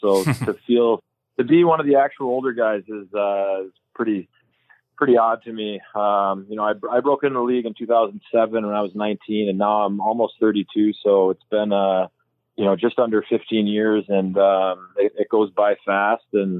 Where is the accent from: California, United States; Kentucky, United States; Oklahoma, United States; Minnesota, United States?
Minnesota, United States; Bloomington; So I grew up in Minnesota. I went to Canterbury Park a couple times, which is only probably 5-10 miles from where I grew up in Bloomington, Minnesota.